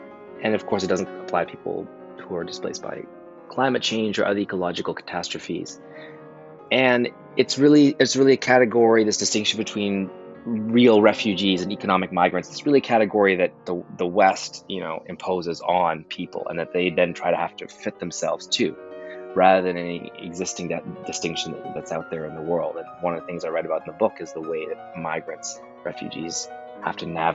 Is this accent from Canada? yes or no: yes; Canada; Yeah, my mother is from the U.S. My father's from Canada. I grew up in Canada. But her side of the family is Japanese-American. My great-grandparents came over from Japan at the beginning of the 20th century.